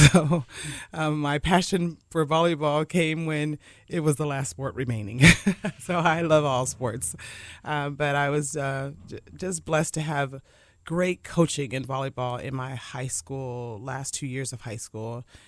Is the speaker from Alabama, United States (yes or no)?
no; Lancaster, California, United States; also born or lived in Los Angeles; My dad was in the military. I was born in Los Angeles. I lived on two Air Force bases, but my junior high and high school were in Lancaster, California.